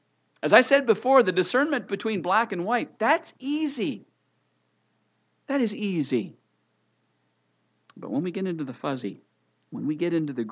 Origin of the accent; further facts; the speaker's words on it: Ontario, Canada; I hearken back to the time when I was growing up in Canada